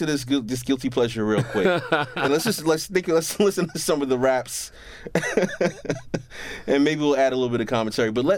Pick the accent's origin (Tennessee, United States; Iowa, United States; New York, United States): New York, United States; New York City; I'm from New York City.